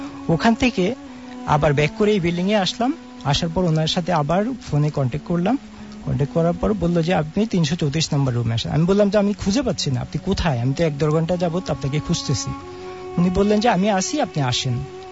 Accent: Rampura, Dhaka Division, Bangladesh; High listener … … Rampura Banasree থেকে।

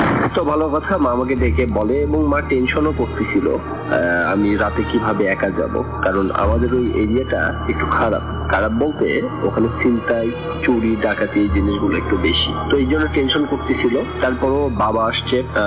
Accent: Bogura, Rajshahi Division, Bangladesh; now in Dhaka, Bangladesh; আমি কামরান বাজারে থাকি। আমি একটা প্রাইভেট কোম্পানিতে জব করি, আমার দেশের বাড়ি বগুড়াতে।

